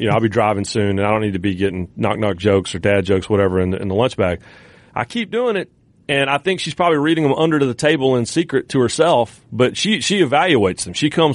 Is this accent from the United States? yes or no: yes; North Carolina, United States; I grew up in North Carolina, and there's an entire branch of my family that went to App State.